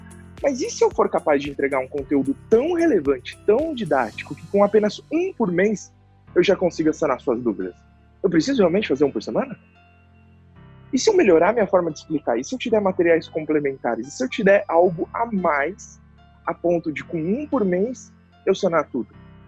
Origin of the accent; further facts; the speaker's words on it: São Paulo, Brazil; sou do interior de São Paulo